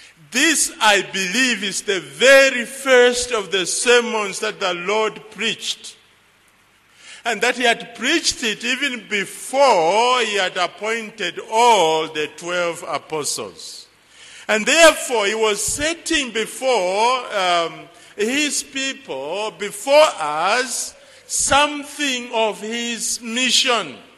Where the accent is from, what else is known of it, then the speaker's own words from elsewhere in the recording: North India, India; I'm also from India. So today you are, I think, hearing from India. In the morning, the man that spoke was from South India. I am from North India.